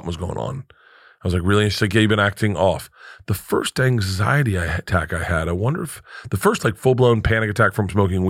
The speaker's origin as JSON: {"language": "English", "region": "Florida", "country": "United States", "tie": "born or raised there", "said": "I think growing up in Florida."}